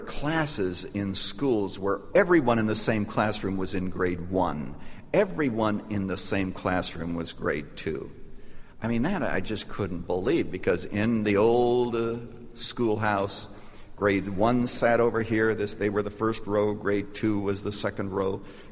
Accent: Canada; I was brought up in Canada. I was born near a little town that was so small that the mayor and the village idiot was the same person.

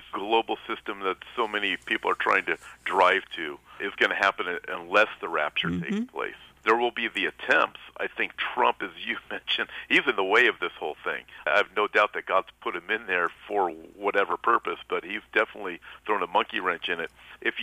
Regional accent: California, United States; I'm from Southern California, and we hear about it all the time.

